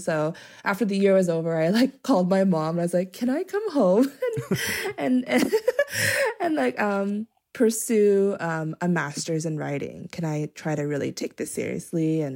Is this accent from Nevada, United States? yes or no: yes; Las Vegas, Nevada, United States; that came to my hometown, Vegas.